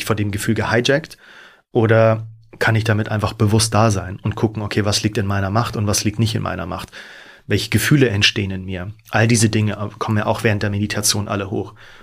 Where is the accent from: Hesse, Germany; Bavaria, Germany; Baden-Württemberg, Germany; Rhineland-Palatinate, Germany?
Bavaria, Germany; Rosenheim; now in Hamburg, Germany; Ja, eigentlich bin ich aus Rosenheim, also tiefstes Oberbayern.